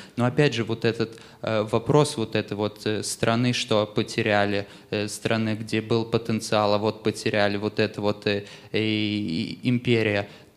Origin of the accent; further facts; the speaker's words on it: Estonia; я из Эстонии, как раз вот приехал в Москву налаживать диалог.